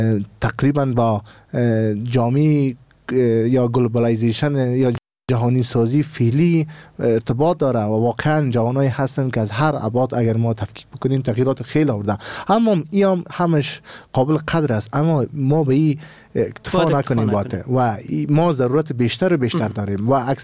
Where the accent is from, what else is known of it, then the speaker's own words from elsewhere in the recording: Afghanistan; ما از این محوطه به نام جغرافی افغانستان هستیم